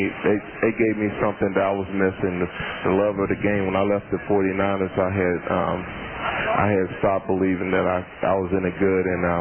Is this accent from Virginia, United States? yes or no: yes; Gladys, Virginia, United States; I'm from Gladys, Virginia.